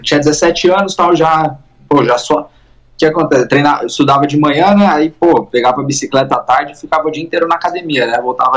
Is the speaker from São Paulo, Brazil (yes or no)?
yes; Indaiatuba, São Paulo, Brazil; Sou de Indaiatuba. Lutei MMA ali, foi dentro de uma academia ainda em Indaiatuba, né?